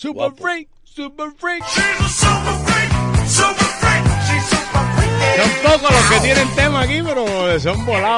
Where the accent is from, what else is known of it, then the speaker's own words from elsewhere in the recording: Camagüey, Cuba; Claro, somos camagüeyanos, ¿qué le vamos a decir?